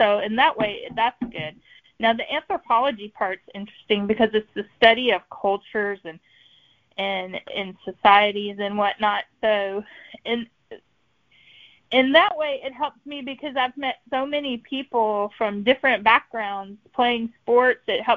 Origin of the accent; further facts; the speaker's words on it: Virginia, United States; born there; now in Texas, United States; No, actually, I was born in Northern Virginia.